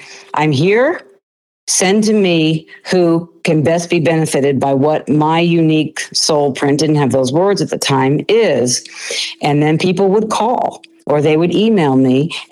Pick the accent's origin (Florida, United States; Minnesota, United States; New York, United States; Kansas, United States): New York, United States; Garden City; I grew up in New York, right down from a train station. I spent a lot of time in the city, Garden City, New York, Long Island.